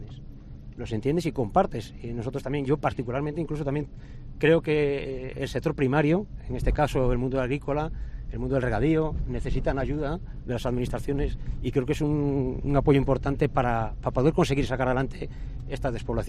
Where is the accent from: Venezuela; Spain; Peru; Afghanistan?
Spain; Porto do Son, Galicia; yo soy de Galicia, he nacido en Porto do Son, cerca de Noia, he vivido muchos años.